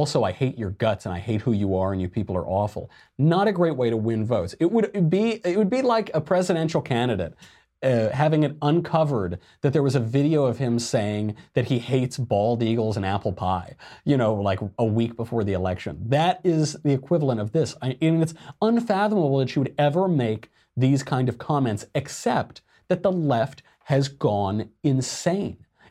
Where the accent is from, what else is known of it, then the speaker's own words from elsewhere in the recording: Arizona, United States; my home state of Arizona